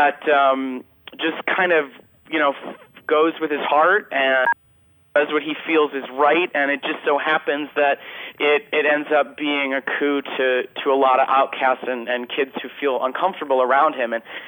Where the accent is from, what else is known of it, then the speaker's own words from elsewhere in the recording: Highland Park, Illinois, United States; Well, fortunately, I grew up just outside of Chicago